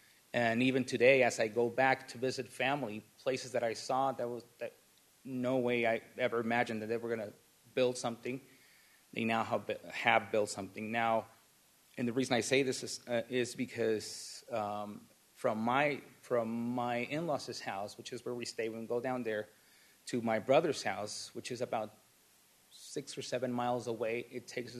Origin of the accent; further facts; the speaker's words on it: Tijuana, Baja California, Mexico; English is a second language; now in United States; I'm a naturalized U.S. citizen, born and raised in Tijuana. When I was born, the city was about 600,000 people living there. As of now, there's a little bit over 2 million people.